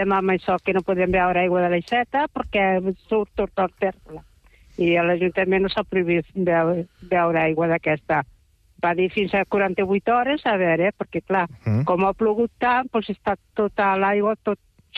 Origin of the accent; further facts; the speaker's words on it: L'Espluga de Francolí, Catalonia, Spain; D'aquí, de l'Espluga de Francolí.